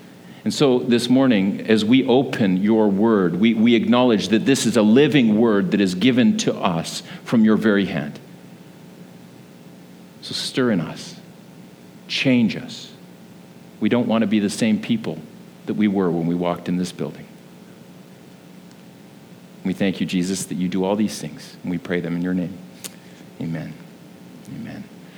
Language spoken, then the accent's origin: English; Kelowna, British Columbia, Canada; I mean, I know we're from Kelowna